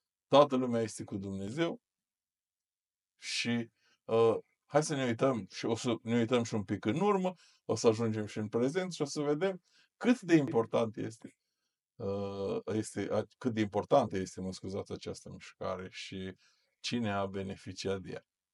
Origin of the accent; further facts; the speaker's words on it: Botoșani, Botoșani County, Romania; că noi suntem și din Botoșani